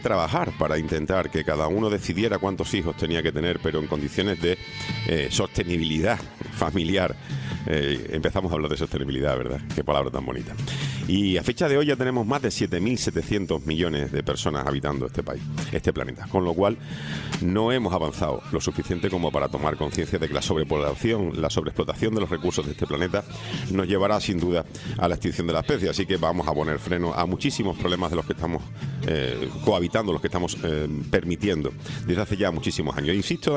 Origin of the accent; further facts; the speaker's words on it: Seville, Andalusia, Spain; now in La Orotava, Spain; soy de Sevilla y aquí de la Vía de la Orotava por vocación y devoción.